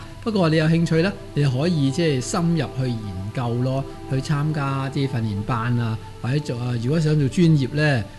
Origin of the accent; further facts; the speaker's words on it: Hong Kong; 即系我哋香港人咧